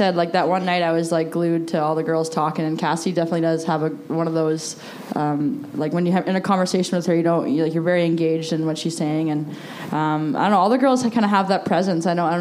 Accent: Ottawa, Ontario, Canada; Like when I grew up, I grew up in Ottawa, and there's only one team there, and now there's, I think, two or three there.

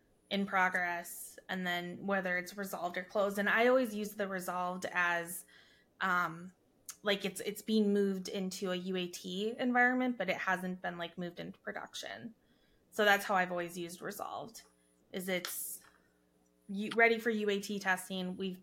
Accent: Wisconsin, United States; accent: Wisconsin; Anyways, our nice Wisconsin accents here.

